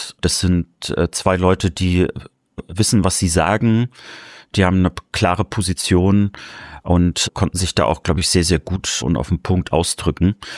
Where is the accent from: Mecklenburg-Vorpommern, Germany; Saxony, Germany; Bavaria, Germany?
Mecklenburg-Vorpommern, Germany; Rostock; Ich bin ja Rostocker